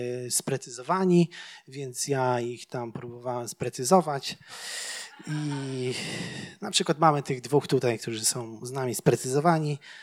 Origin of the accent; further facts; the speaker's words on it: Silesian Voivodeship, Poland; Także ja jestem ze Śląska, przepraszam.